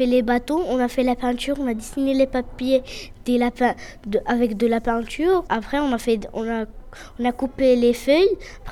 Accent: Morocco; first language Moroccan Arabic; French is a second language; Ma langue maternelle, je parle marocain.

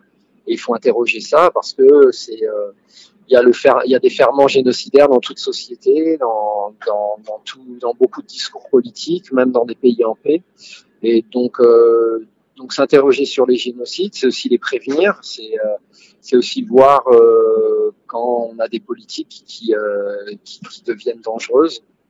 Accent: Burundi; also born or lived in France; moi j'ai grandi au Burundi, ensuite j'ai vécu une grande partie de ma vie en France

